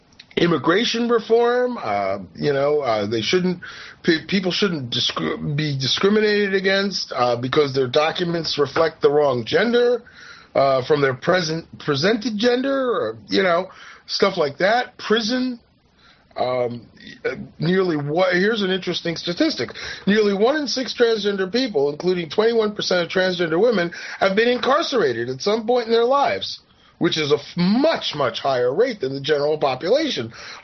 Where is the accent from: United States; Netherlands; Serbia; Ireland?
United States; as an American myself